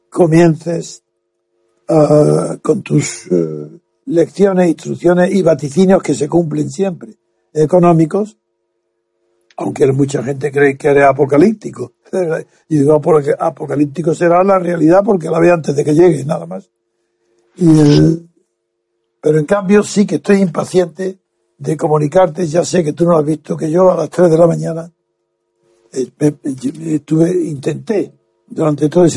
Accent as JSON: {"language": "Spanish", "region": "Andalusia", "country": "Spain", "said": "Siendo del sur, tal vez por eso se explique, siendo andaluz"}